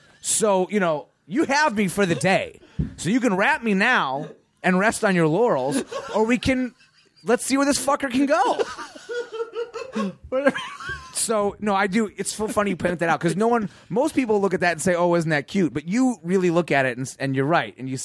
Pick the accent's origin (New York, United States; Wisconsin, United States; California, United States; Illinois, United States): Illinois, United States; Chicago; I grew up in Chicago. My mom took me to an audition one day because there was auditions at our like local community center.